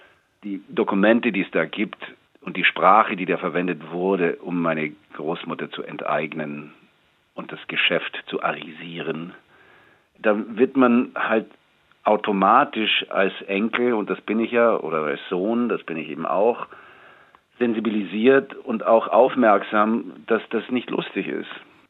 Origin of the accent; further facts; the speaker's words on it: United States; now in Germany; wie man ja auch in den Vereinigten Staaten im Moment sieht, an meiner alten Heimat